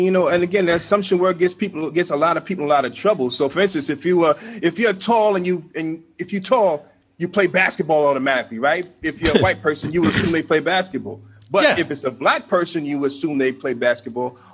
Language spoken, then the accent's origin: English; New York, United States; So I'm from New York, and say I tell somebody who's not from here, say I live in New York